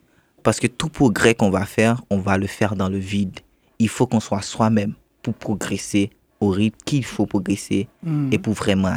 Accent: Haiti; Deuxièmement, parce que j'ai évolué et j'ai grandi en Haïti.

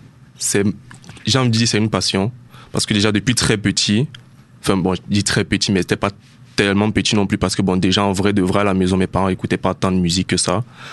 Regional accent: Cameroon; Je suis né, j'ai grandi au Cameroun et... voilà, j'ai fait toutes mes classes au Cameroun, primaire, secondaire, cycle universitaire aussi. J'ai eu un diplôme d'ingénieur au Cameroun et voilà, je suis venu au Canada dans le... enfin, pour continuer mes études

